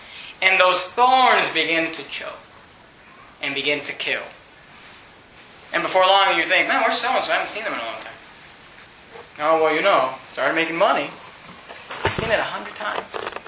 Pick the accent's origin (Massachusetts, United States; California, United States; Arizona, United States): California, United States; first language Spanish; English is a second language; I grew up in a Spanish church. My first language is Spanish. And I grew up in a Spanish church in the Bay Area. And a Spanish Baptist church just like this one, just in Spanish.